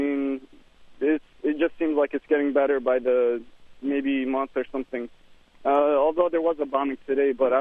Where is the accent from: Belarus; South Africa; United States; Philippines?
United States; And being an American, I had to kind of hide my passport and everything.